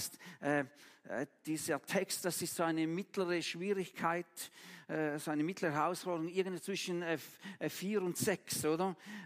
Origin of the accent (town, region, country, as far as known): Switzerland